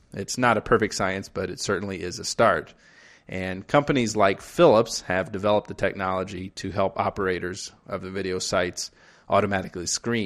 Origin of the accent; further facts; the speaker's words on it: Naperville, Illinois, United States; he also lives here in my hometown of Naperville, Illinois.